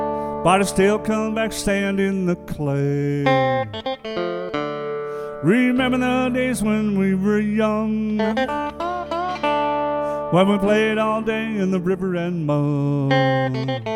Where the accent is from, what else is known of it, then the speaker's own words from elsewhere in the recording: Pecatonica, Illinois, United States; And I've sat down a few times to write songs about my hometown and just sat down one day and this song just poured out. I didn't plan on writing about my friend Jim, who lived about a block away. So it's called